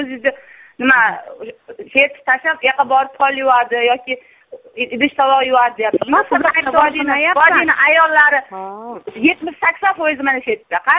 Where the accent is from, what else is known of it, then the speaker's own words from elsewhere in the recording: Tashkent, Uzbekistan; Men Toshkentlikman. Toshkentdaman.